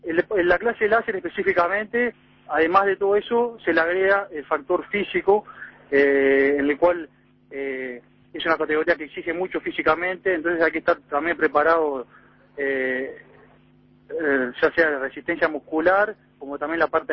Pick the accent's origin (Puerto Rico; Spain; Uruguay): Uruguay; porque como deportista uruguayo es difícil aspirar a esta calidad